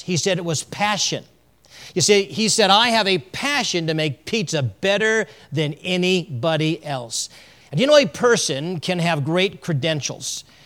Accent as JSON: {"language": "English", "region": "California", "country": "United States", "tie": "born or raised there", "said": "I am a Californian by birth, and I grew up in the mountains of California."}